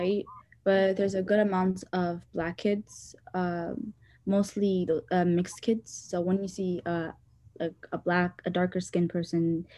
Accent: United States; I was born and raised here all my life.

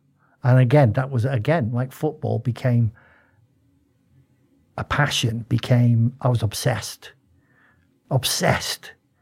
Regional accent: Manchester, North West England, United Kingdom; born there; I was born in Manchester from an Irish family. My mother was born in Dublin, as was all her sisters and brothers.

